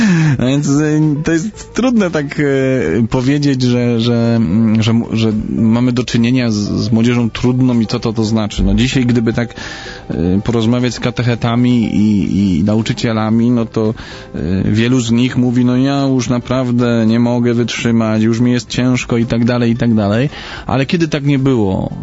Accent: Śrem, Greater Poland Voivodeship, Poland; ja się wychowałem w Śremie koło Poznania

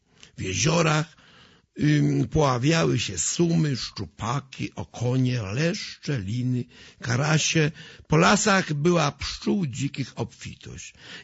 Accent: Wieżnica, Kuyavian-Pomeranian Voivodeship, Poland; pochodzę spod Dobrzynia, tegoż właśnie prastarego Dobrzynia nad Wisłą z miejscowości Wieżnica.

